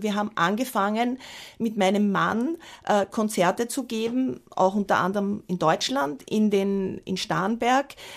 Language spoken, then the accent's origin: German; Vienna, Austria; Also ich bin in Wien geboren, in Wien aufgewachsen